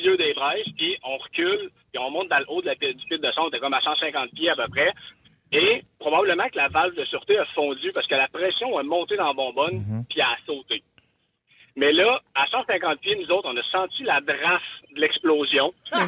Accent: Quebec, Canada; Dans le fond, je viens du coin de Québec.

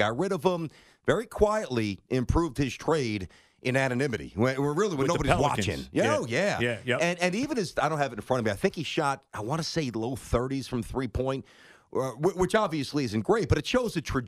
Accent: Brooklyn, New York, United States; Listen, I'm from Brooklyn. The Nets ain't the Knicks.

